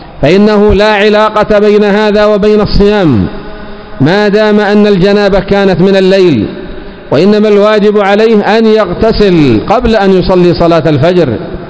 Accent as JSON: {"language": "Arabic", "country": "Yemen", "said": "يسهر كما هو الحال عندنا في اليمن"}